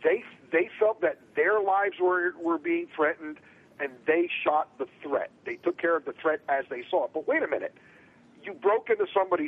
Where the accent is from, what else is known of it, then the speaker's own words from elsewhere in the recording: Northeast, United States; But you got to remember, because I came from the Northeast